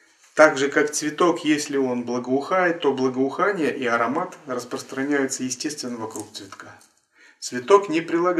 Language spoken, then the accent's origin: Russian; Russia; born there; потому что мы родились в России, и все эти корни здесь